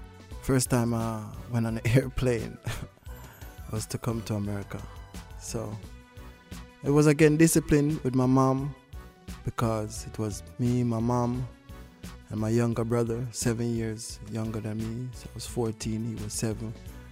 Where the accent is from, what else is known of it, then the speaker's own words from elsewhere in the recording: Saint Mary, Jamaica; Well, my upbringing was, I was born in St. Mary. I was created, I should say, by the Almighty. You know, when I was a child, I spent my childhood in St. Mary, Jamaica.